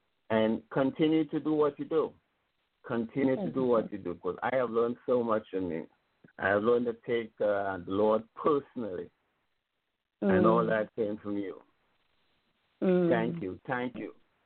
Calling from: Connecticut, United States; I'm calling from Connecticut.

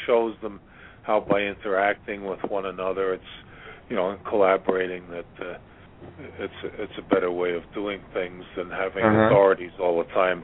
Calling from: Virginia, United States; I'm calling from Virginia, and the cat's doing very well.

